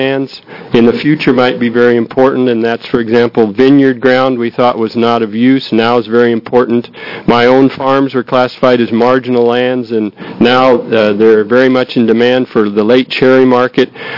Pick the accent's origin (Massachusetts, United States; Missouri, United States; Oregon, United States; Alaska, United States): Oregon, United States; I'm a farmer from Hood River County. My wife and I raise apples.